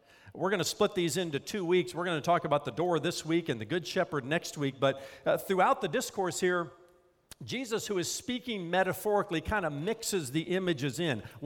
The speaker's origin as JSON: {"language": "English", "region": "Indiana", "country": "United States", "tie": "born or raised there", "said": "I grew up in Indiana near cornfields. We had maybe 1 or 2 tall buildings in our downtown"}